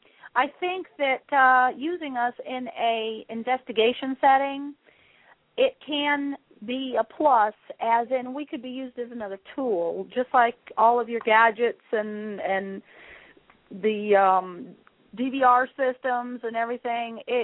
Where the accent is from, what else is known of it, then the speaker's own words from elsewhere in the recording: Tampa, Florida, United States; I am from Tampa, Florida. I have three wonderful children.